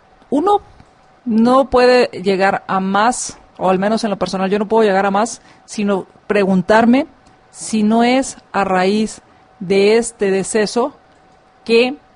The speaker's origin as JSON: {"language": "Spanish", "country": "Guatemala", "said": "nosotros los que estamos en Guatemala somos el alemán oriental"}